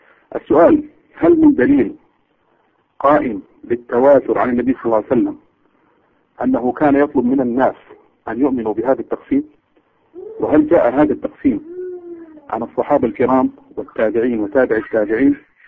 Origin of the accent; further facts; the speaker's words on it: Egypt; now in London, United Kingdom; لا أنا من مصر، من مصر لكن مقيم في لندن.